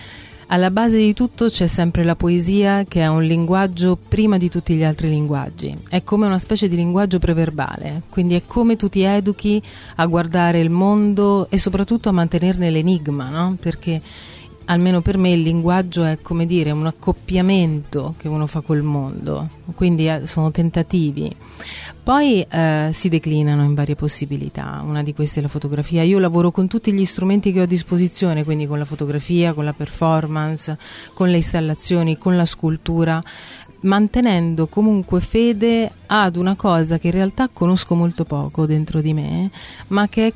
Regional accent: Barrea, Abruzzo, Italy; sotto palpebra ho il mio paese, che è Barrea. Io vengo dal lago di Barrea.

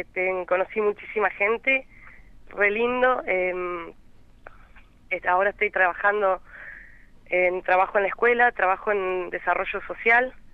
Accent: Tucumán, Argentina; now in Guardia Mitre, Argentina; Y yo llegué hace 5 años acá. Uh-huh. Soy de Tucumán.

